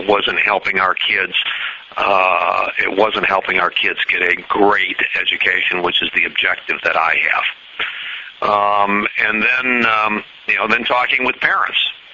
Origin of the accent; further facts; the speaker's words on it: Holland, Michigan, United States; if I'd ever find anybody from my hometown who would actually know the needs, the concerns of education in Holland, Michigan